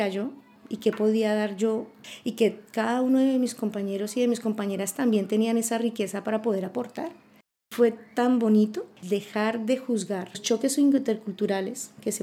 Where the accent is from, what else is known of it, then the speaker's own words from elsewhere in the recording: Colombia; moved away as an adult; now in Spain; En Colombia, que es de donde yo vengo, participé en muchas actividades desde el colegio, creando redes.